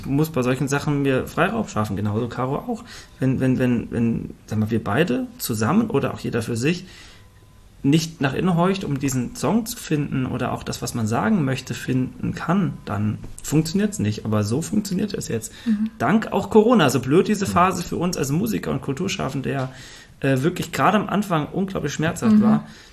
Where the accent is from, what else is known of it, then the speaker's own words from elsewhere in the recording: Fulda, Hesse, Germany; ich komme zwar aus Fulda